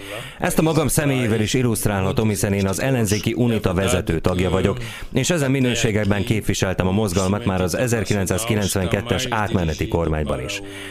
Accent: Namibia; a Namibiával, ahonnan én is származom

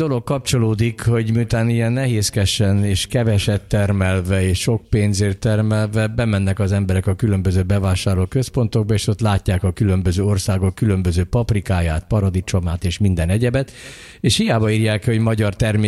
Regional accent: Hungary; Én nagyon magyar vagyok

